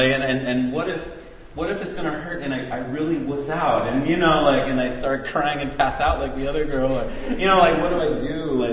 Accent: St. Louis, Missouri, United States; We went all the way to my hometown in St. Louis, and just sat with him and thanked him for everything that he had done for me and for how he had raised me.

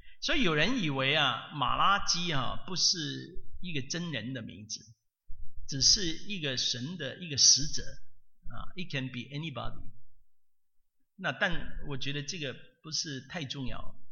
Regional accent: China; 我们中国人有说一句话，说善有善报，恶有恶报，若是不报，时候没到

